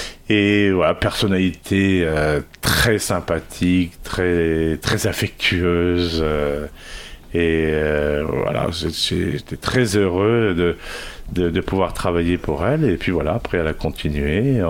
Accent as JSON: {"language": "French", "town": "Rochefort", "region": "Nouvelle-Aquitaine", "country": "France", "tie": "born or raised there", "also_born_or_lived": "Madagascar / Germany / Marrakech, Morocco", "said": "D'abord à l'étranger, parce que j'ai un papa qui a été coopérant militaire et donc tous les 4 ans on partait. Je suis né à Madagascar. Après, je suis parti en Allemagne, j'ai vécu 4 ans en Allemagne. Après, on est resté 4 ans à Rochefort dans toute mon adolescence."}